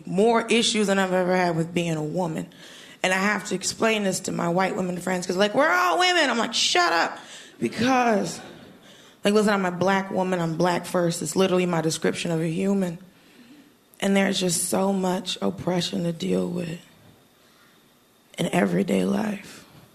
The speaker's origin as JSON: {"language": "English", "region": "Georgia", "country": "United States", "said": "Bitch, I'm from Georgia. She's like, no, where your family's from? Florida? My family's from Florida."}